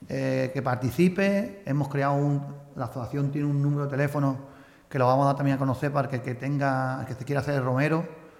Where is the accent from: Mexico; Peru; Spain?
Spain; San Roque, Andalusia; Tenemos que tener los sanroqueños en la cabeza harta por el entorno natural que tenemos